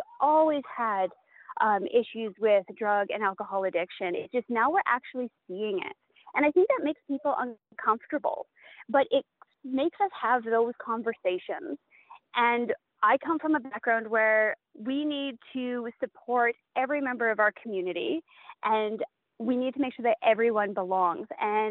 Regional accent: Smithers, British Columbia, Canada; I grew up in the Bulkley Valley. I grew up in Smithers

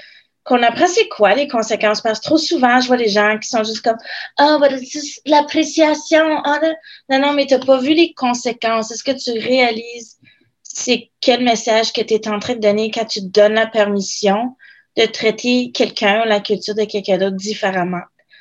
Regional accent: Ontario, Canada; surtout en tant que femme, surtout en tant que franco-ontarien

